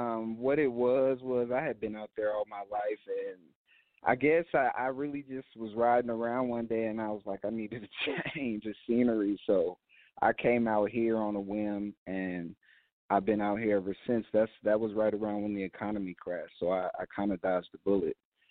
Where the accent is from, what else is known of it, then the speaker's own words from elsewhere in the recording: Sacramento, California, United States; But me personally, I've never lived in Oakland I just visited it as a kid. But I grew up in Sacramento.